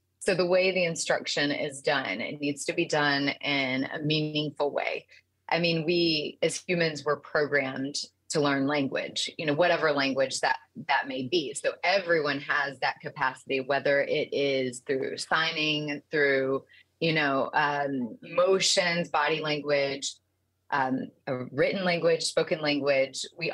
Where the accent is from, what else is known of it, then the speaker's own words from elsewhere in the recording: Georgia, United States; And I'm from South Georgia, so it was a little bit different. The accent was a little bit, you know, it was there.